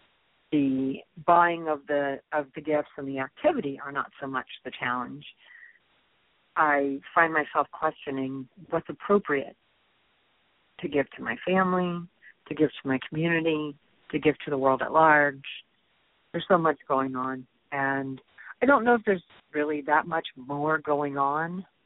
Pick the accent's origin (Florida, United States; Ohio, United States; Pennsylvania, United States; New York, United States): Ohio, United States; Cincinnati; Just realized that I'm from Cincinnati, Ohio. When I was a teenager, was when … concert happened